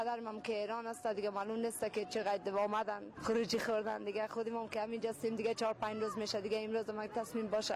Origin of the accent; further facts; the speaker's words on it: Kabul, Afghanistan; ما از کابل هستیم، ولی میخوایم بریم مزار بخیر